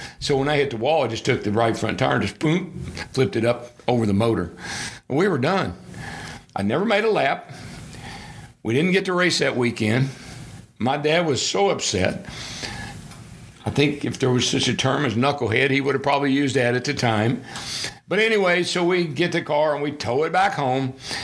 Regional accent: Owensboro, Kentucky, United States; And that was a kid growing up in Owensboro, in a little town, 52,000 people. A lot of race fans in Owensboro, a couple of little racetracks there.

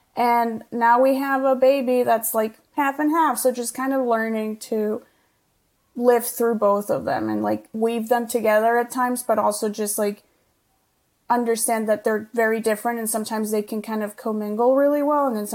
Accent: Colombia; English is a second language; also born or lived in Canada / New York; now in Los Angeles, United States; I am from Colombia, but I've lived in North America for the past almost 20 years now. So I went to school in Canada and then moved to New York. And 3.5 years ago, I moved to LA with my husband

